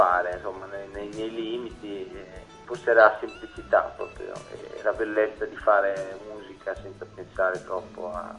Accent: Rimini, Emilia-Romagna, Italy; chi non è della zona, io sono di Rimini

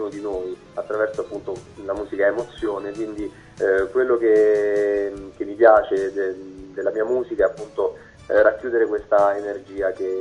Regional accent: Sabaudia, Lazio, Italy; io sono di Sabaudia, una piccola cittadina in provincia di Latina

